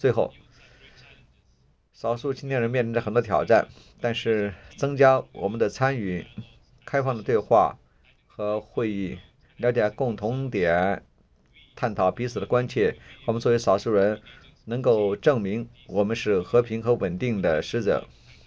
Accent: Toronto, Ontario, Canada; 我来自于加拿大的多伦多，我们有丰富的包容和多样性。

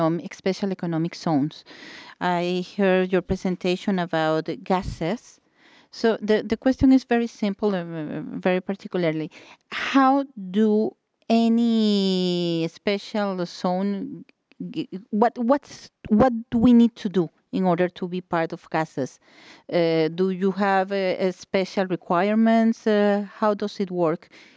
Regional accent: Venezuela; I'm from Venezuela.

